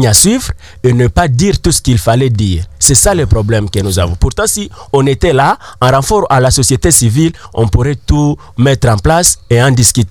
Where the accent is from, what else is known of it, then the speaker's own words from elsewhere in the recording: DR Congo; Nous sommes parmi les sociétés congolaises. Nous sommes là. Nous sommes des Congolais.